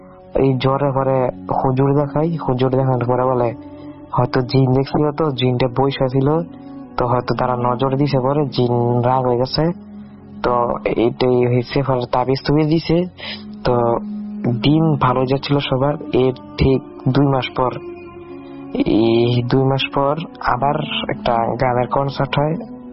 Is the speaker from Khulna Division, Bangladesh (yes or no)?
no; Rupganj, Dhaka Division, Bangladesh; আর আমার বাড়ি হচ্ছে নারায়ণগঞ্জের রূপগঞ্জের পোলাব ইউনিয়নের পুবের গা অবস্থিত।